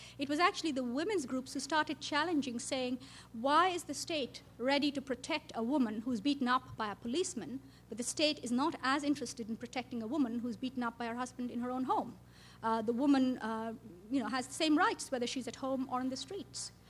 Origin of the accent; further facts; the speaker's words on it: Bangladesh; I'm a woman, I'm an Asian, I'm from Bangladesh.